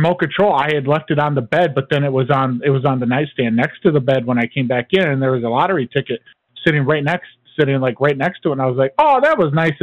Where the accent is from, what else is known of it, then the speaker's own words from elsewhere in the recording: Washington, United States; But on the back, it said for the state only, and I'm from Washington.